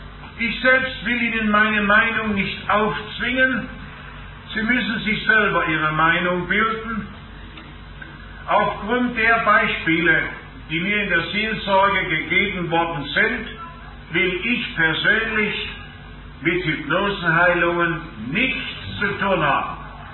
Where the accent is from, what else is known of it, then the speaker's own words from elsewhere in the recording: Germany; Bei uns in Deutschland, in Schleswig-Holstein, in der Lüneburger Heide oder im Fichtelgebirge, im Bayerischen Wald, bei uns im Süden, im Schwarzwald, überall findet man das.